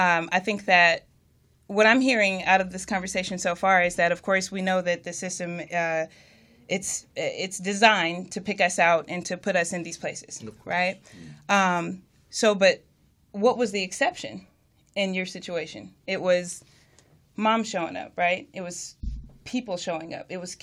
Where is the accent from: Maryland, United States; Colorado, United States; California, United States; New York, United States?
California, United States; Pomona; I'm from Pomona, California, and almost the entire community of folks who knew me showed up.